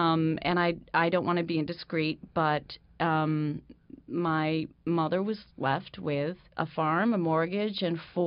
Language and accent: English; Freeville, New York, United States; And I think growing up in Freeville, I always loved movies from the 30s and 40s